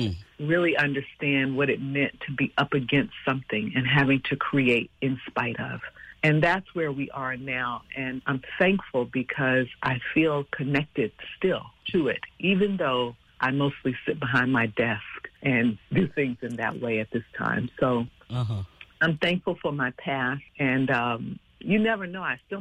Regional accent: Washington, District of Columbia, United States; when I was growing up in Washington, D.C., dancing, theater, performing.

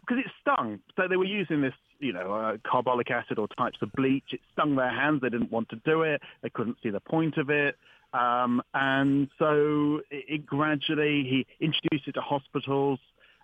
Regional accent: United Kingdom; because we are the British were the great pioneers of surgery, or so they thought.

